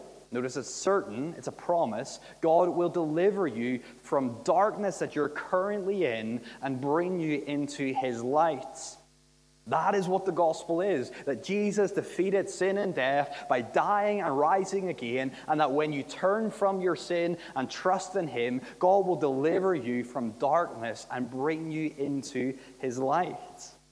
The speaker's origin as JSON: {"language": "English", "region": "Northern Ireland", "country": "United Kingdom", "said": "in my home country in Northern Ireland."}